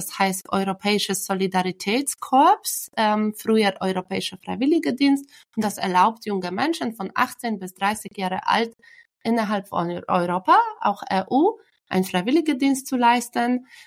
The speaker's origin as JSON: {"language": "German", "country": "Poland", "tie": "born or raised there", "second_language": "German", "moved": "as an adult", "lives_now": "Germany", "said": "ich bin in Polen geboren und aufgewachsen"}